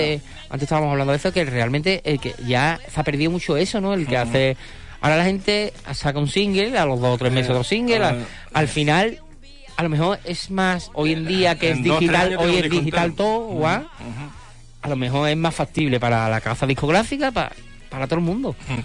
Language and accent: Spanish; Huelva, Andalusia, Spain; Al final mi Huelva y mi Huelva, Sevilla, esto tan igual, somos tan andaluces todos, ¿no?